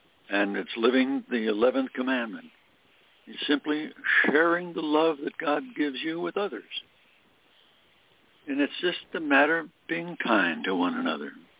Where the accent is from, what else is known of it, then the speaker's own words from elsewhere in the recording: Scranton, Pennsylvania, United States; And I was a coal miner's kid growing up in Scranton, Pennsylvania.